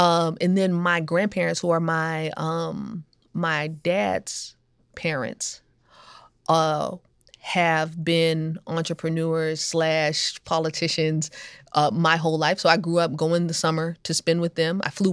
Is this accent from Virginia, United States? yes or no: yes; Hampton, Virginia, United States; I grew up in Hampton, Virginia. You know, it's a military town. So we've got a little sprinkle of everybody from everywhere.